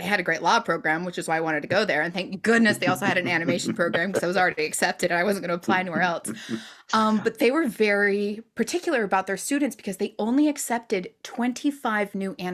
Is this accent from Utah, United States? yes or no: yes; Utah, United States; And also, I grew up in Utah